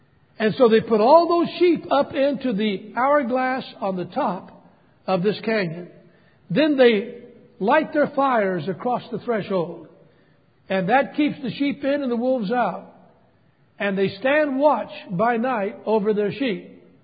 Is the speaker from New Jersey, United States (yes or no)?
no; Los Angeles, California, United States; born there; when I was born in the Methodist Hospital in Los Angeles, California.